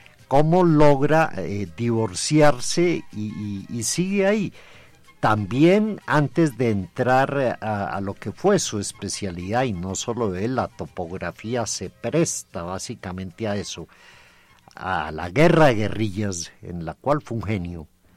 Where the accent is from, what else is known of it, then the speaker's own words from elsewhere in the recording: Colombia; somos los colombianos los que menos conocemos las prodigiosas artesanías nariñenses